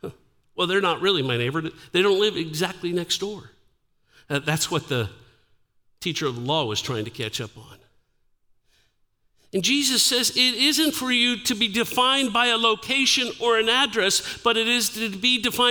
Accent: Dayton, Ohio, United States; So I told you I was born in Dayton, Ohio. I was raised early in my life till about I was 8 years old. We lived at 240 West Norman.

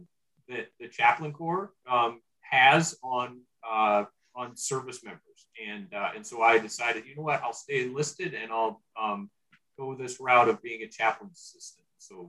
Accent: Montana, United States; So I'm from Montana originally.

